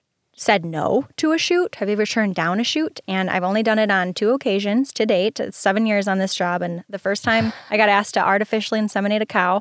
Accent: Wisconsin, United States; But yes, I was going to bring up the fact I'm from Rock County.

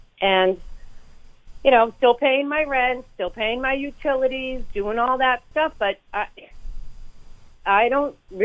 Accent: Cape Cod, Massachusetts, United States; So I'm a hairdresser from the Cape

